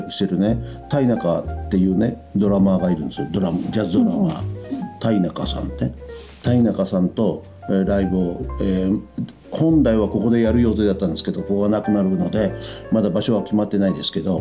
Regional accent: Shikoku, Japan; そのさっき僕の出身の四国ね、四国分かりますか？四国っていうところ、あるんですね。

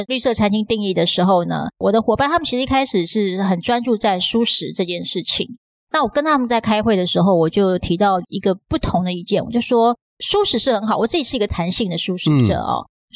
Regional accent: Taiwan; 我是台湾人，我是海岛子民

